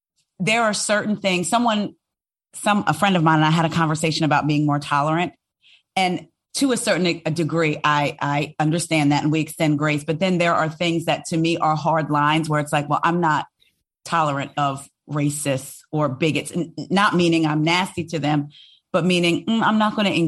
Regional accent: New Jersey, United States; now in Maryland, United States; It was 15 years ago in Maryland, cause I'm from Jersey.

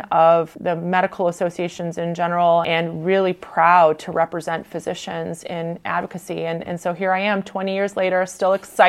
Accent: United States; born there; United States and build their family here. I was born a short 6 months after they got here. So now I'm not Hawaiian, but I love your state.

